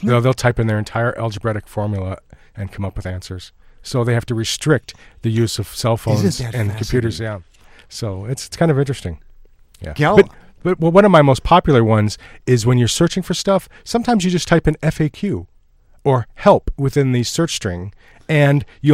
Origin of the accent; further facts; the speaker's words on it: Michigan, United States; accent: Michigan; I know. It's just my Michigan accent.